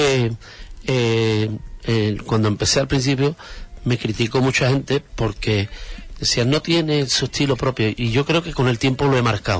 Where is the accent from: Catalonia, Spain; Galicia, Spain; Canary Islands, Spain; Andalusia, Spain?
Andalusia, Spain; Huelva; Me quiere mucha gente en Huelva, eso es verdad. Y yo, cuando salgo en Huelva a cantar, que es mi tierra, me siento muy querido